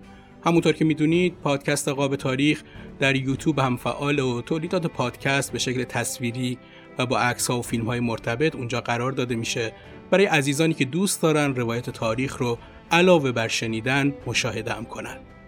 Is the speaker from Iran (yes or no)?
yes; Gilan, Iran; من اهل گیلانم